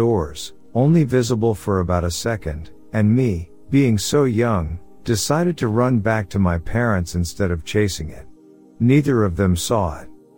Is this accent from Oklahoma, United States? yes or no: no; Michigan, United States; I'm from Michigan. What more, I'm from a small town where there are still dirt roads and plenty of small and large forested areas.